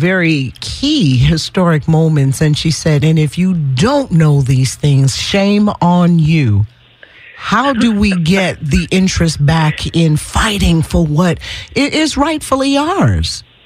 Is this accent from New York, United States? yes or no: yes; New York, United States; I'm from New York